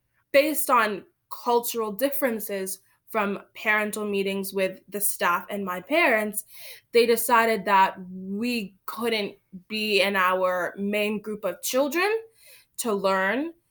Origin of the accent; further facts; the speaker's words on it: Nigeria; now in Kennebunk, United States; they know that we're from Nigeria.